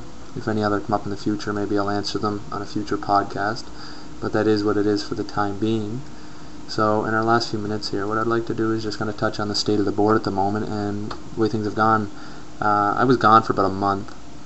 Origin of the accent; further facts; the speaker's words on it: Canada; He's an American, I'm a Canadian, I'm good looking, he's not, just kidding.